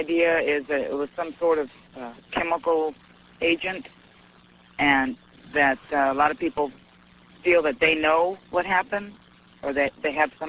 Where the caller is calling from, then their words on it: Arkansas, United States; North of Little Rock. We're 30 miles from Harrison, which is right almost on the border of Missouri.